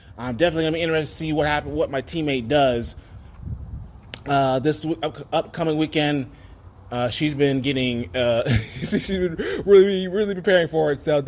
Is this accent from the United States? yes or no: yes; Atlanta, Georgia, United States; St. Louis is not my hometown. Atlanta is, but we're going to the STL there next weekend.